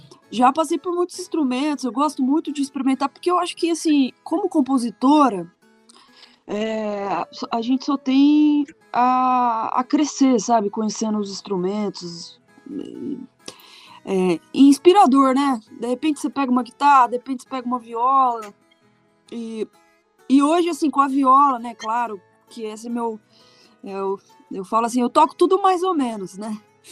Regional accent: Vitória Brasil, São Paulo, Brazil; Eu sou nascida em Vitória, Brasil, que é noroeste paulista ali, né, interiorzão, já divisa com Mato Grosso do Sul. Na minha família não tem ninguém músico, assim, meus pais são agricultores, né, cresci na roça

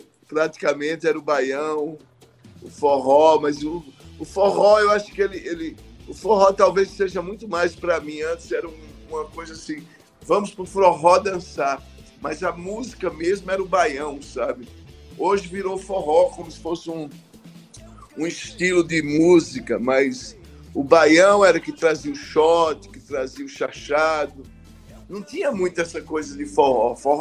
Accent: Belo Jardim, Pernambuco, Brazil; also born or lived in Caruaru; Eu nasci em Caruaru, que é vizinho a Belo Jardim, porque Belo Jardim não tinha maternidade. Então, todo mundo nascia em Caruaru, ou não, por parteira, porque não tinha. Então, astrologicamente, eu sou caruaruense.

